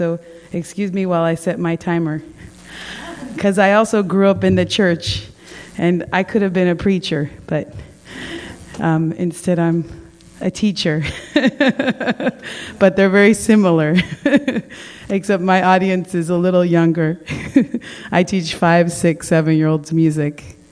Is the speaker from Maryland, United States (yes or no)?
no; California, United States; I grew up here in the Bay Area, and my spiritual awakening happened at a young age because I grew up in the church